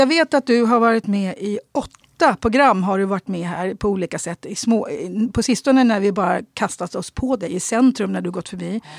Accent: Bollmora, Stockholm County, Sweden; jag är en asfaltsunge från Bollmora. Jag kom hit 1964.

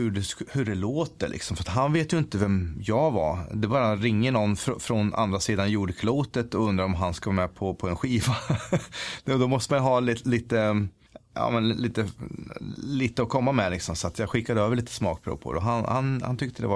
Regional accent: Sweden; jag är en sångare från Sverige, jag ska göra den här plattan.

